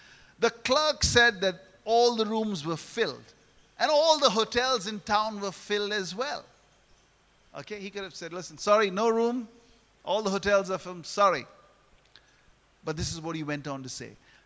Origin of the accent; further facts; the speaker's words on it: India; You know, and being an Indian, I would cook an Indian curry there and take it.